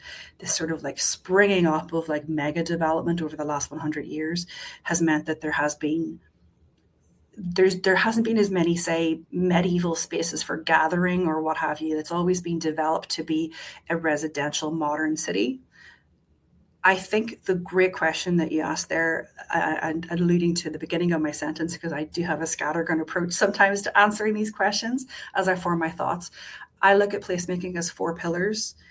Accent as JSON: {"language": "English", "country": "Ireland", "tie": "born or raised there", "lives_now": "Vancouver, Canada", "said": "I grew up in Ireland, you know, like, I'm used to a totally different ancient country"}